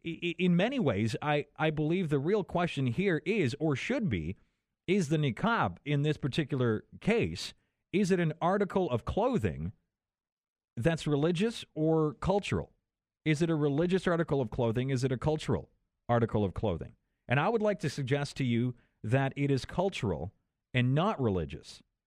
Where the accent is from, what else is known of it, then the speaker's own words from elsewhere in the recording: Poland; I'm originally from Poland. I was born in Poland.